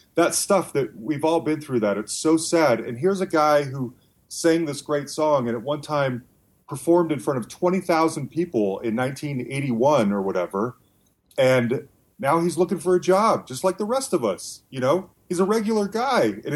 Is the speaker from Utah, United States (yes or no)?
yes; Salt Lake City, Utah, United States; So growing up, I grew up in Salt Lake City, Utah. I grew up Mormon. Everyone else is mostly Mormon.